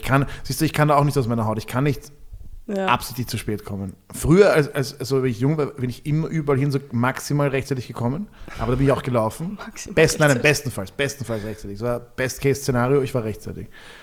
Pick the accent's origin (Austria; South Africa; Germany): Austria; Wer wäre es bei uns in Österreich?